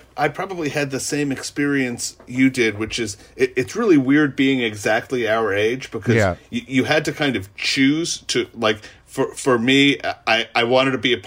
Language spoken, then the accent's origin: English; New York City, New York, United States; I grew up in New York City.